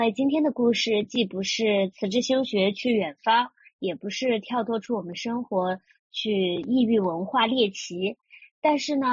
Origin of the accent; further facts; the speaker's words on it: China; now in Seattle, United States; 我们都有很多的跟我们一样来自中国的朋友